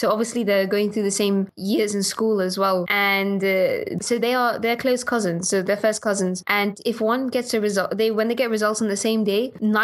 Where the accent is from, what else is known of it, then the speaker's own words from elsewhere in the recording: Gibraltar; so in growing up in Gibraltar, we had an intern community around us as well.